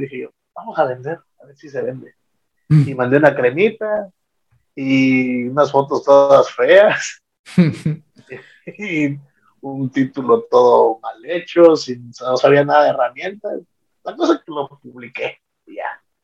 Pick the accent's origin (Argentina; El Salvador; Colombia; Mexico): Mexico; Veracruz; Tengo 36 años, soy originario de Veracruz.